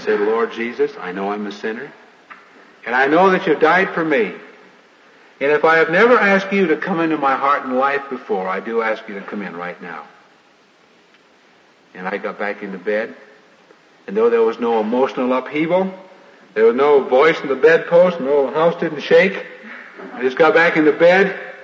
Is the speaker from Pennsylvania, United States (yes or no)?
no; Modesto, California, United States; I remember one day in Modesto, California, which is my hometown, this happened